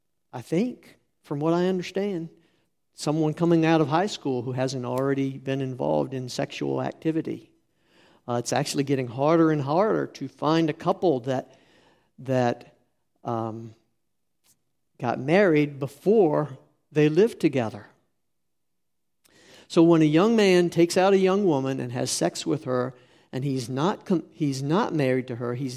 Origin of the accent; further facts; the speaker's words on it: United States; When I grew up here in America, you couldn't buy gas on Sunday.